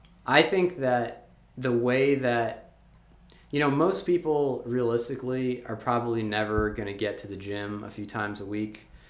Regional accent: Virginia, United States; I'm also from the South. I'm from Virginia originally.

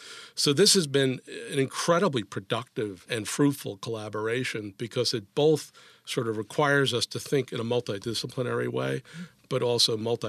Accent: Brooklyn, New York, United States; I grew up in Brooklyn, New York.

